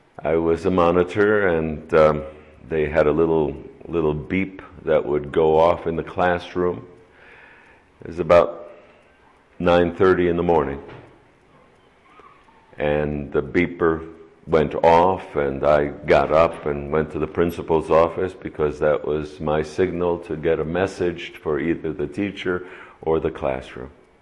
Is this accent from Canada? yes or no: no; New York City, New York, United States; I grew up in New York City, and there were hot days in which we would the police would come by and open the fire hydrant